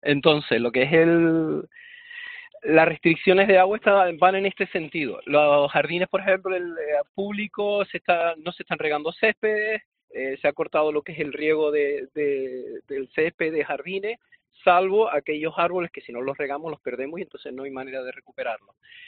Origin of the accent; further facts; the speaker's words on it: La Gomera, Canary Islands, Spain; Yo, cuando vine de La Gomera y estaba estudiando en la universidad